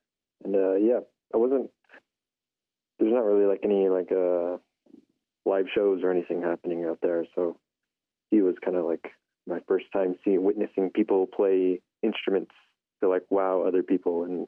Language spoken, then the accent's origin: English; Window Rock, Arizona, United States; I grew up in Window Rock, Arizona, and I'm just kind of hanging out.